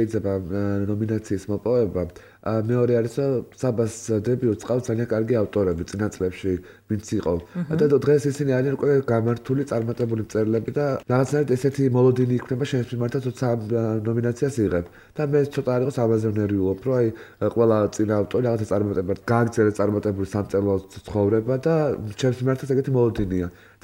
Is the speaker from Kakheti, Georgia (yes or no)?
no; Batumi, Adjara, Georgia; moved away as an adult; now in Tbilisi, Georgia; მე დავიბადე და გავიზარდა ბათუმში, 18 წელი ვიცხოვრე ბათუმში და 18 წელს ჩამოვედი თბილისში.